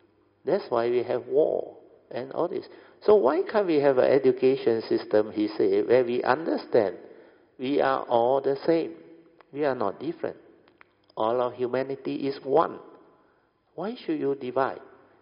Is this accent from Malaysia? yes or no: yes; Malaysia; Why can't we call ourselves Malaysian? We are all Malaysian.